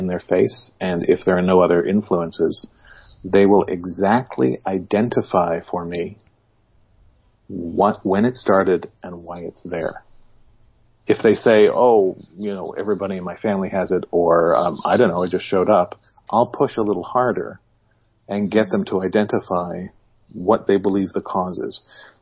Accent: England, United Kingdom; one of the vows I made years ago is I'm an Englishman.

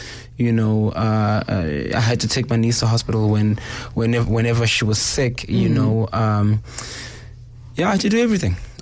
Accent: Durban, KwaZulu-Natal, South Africa; moved away; Yes, I grew up in Durban, and then 91 we moved to Jersey.

